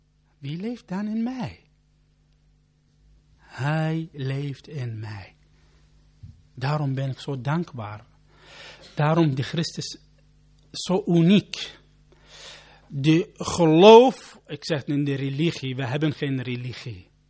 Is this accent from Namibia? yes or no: no; Iraq; Dutch is a second language; now in Netherlands; Ik kom van Irak, uit Irak. Kijk maar, wat gebeurt de laatste tijden in mijn land?